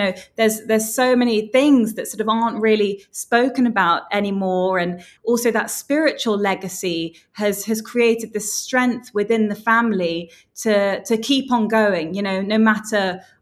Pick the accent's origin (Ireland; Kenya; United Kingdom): United Kingdom; Birmingham, West Midlands; I was born in Birmingham, and then we lived just outside Birmingham in the West Midlands.